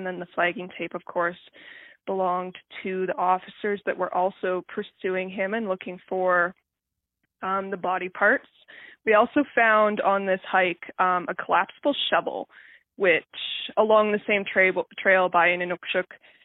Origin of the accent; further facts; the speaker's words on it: Exshaw, Alberta, Canada; I thought I'd share a little bit of neat information since I am from Exshaw